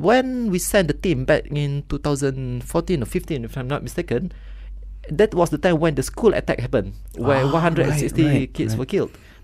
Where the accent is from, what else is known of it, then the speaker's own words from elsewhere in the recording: Malaysia; Yes, and being a Malaysian